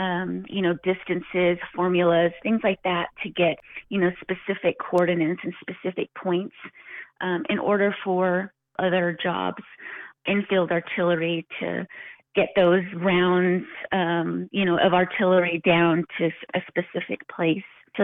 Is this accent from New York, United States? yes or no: no; Nayuzi, New Mexico, United States; now in Farmington, United States; Originally, I'm from Nayuzi, New Mexico, which is a little further south than Farmington here on 550. I grew up there, and now I live here in Farmington.